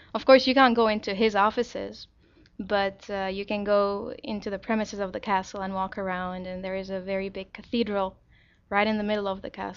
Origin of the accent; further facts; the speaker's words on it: Prague, Czechia; From the capital city, Prague.